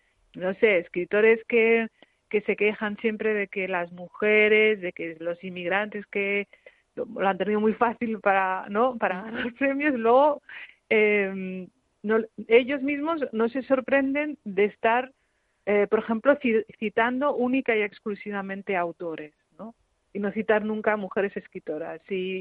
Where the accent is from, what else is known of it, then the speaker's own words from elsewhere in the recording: Rif, Morocco; nosotros venimos de una zona de Marruecos que es el Rif, uh-huh, donde se habla una lengua que es el amazic, en su variante rifeña, que es una lengua de transmisión oral.